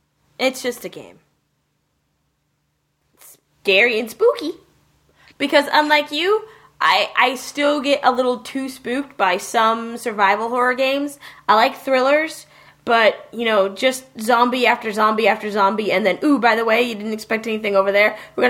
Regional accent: Massachusetts, United States; But you and I came from Massachusetts.

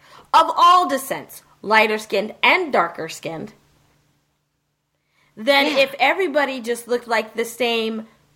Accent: Massachusetts, United States; But you and I came from Massachusetts.

